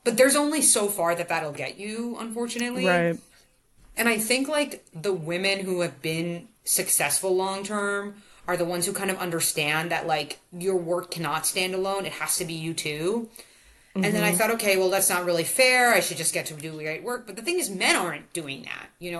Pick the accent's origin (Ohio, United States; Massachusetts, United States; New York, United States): New York, United States; New York City; also born or lived in San Francisco; I'm was living in San Francisco, I'm back to New York City. I grew up in New York.